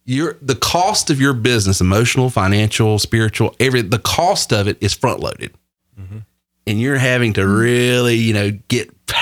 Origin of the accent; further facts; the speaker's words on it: Northeast, United States; The business I'm in now, you know, is this goofy sounding redneck from South Carolina and I'm from the Northeast